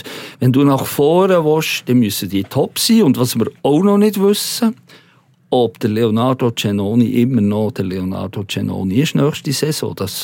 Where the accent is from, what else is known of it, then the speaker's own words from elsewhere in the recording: Switzerland; als Schweizer neigt man ein bisschen dazu, das geringer zu schätzen.